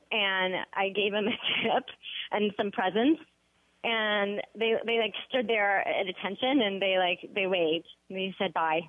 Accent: Washington, District of Columbia, United States; I grew up in Washington, D.C. with diplomats surrounding me

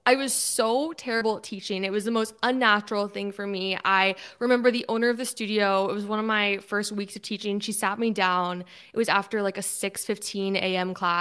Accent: Midland, Texas, United States; born there; also born or lived in Houston / Canada / Pittsburgh; now in Florida, United States; I'm originally from Texas. I don't think I've told you that, Janine, but I was born in Midland, Texas. I lived in Houston for 5 years. I've lived in Canada, Pittsburgh, everywhere.

